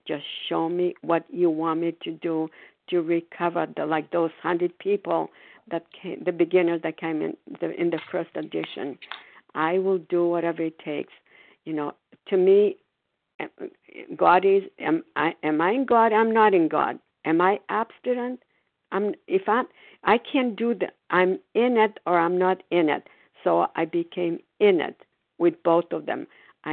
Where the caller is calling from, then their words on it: Foxborough, Massachusetts, United States; Sorry, I'm calling from Foxborough, Massachusetts.